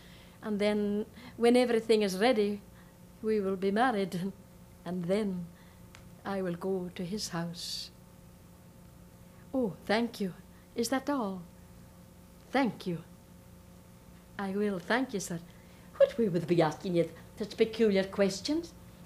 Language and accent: English; Crianlarich, Scotland, United Kingdom; I come from Crianlarich. Crianlarich. Crianlarich. It's a small place. It's not very far from Glasgow. It's partway between Loch Katrine and Loch Awe in the Highlands of Scotland.